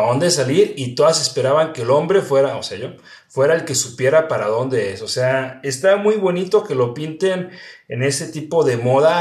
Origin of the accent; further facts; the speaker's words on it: Mexico; yo en esto soy antagónicamente mexicano